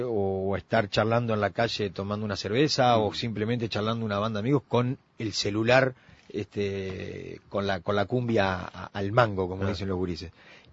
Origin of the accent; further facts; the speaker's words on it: Montevideo, Uruguay; Yo me crié ahí en Domingo Aramburú y Guavillú, enfrente a la vieja cigarrería Martín.